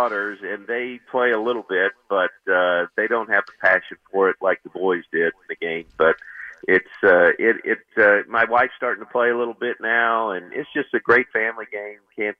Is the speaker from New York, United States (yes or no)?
no; Missouri, United States; I grew up just outside of St. Louis, so saw some great teams back in the 60s